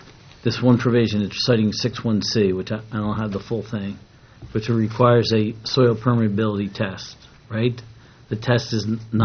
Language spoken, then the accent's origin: English; Camden, United States; I grew up in Camden. We didn't have soil.